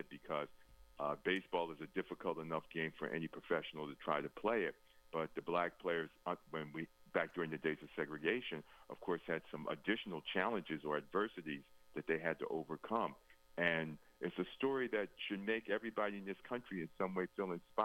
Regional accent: Philadelphia, Pennsylvania, United States; I grew up in Philadelphia. I followed the Philadelphia Phillies

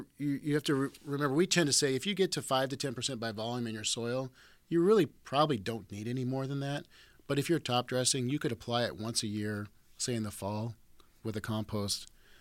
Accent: Riverside, Illinois, United States; So like I said earlier, I'm from Riverside, Illinois, and if people are familiar with Riverside, it's actually an arboretum.

